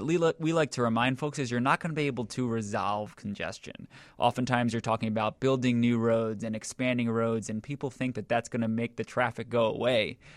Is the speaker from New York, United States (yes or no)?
yes; New York, United States; Yeah, you know, a lot of people like to make the comparison to New York, and I'm from New York, so I'm familiar with that system as well.